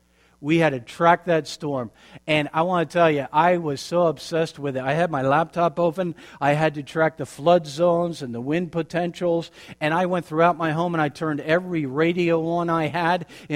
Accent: Pennsylvania, United States; now in Florida, United States; Now, you know I grew up in Pennsylvania. The Lord transplanted me down into Florida in 97.

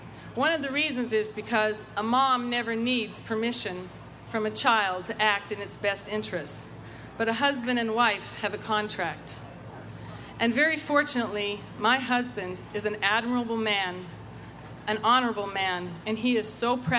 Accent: Helena, Montana, United States; I'm from Helena, Montana, and I've been in the great state of Texas since the 31st of July when I came to stay with my husband, who's at Fort Hood.

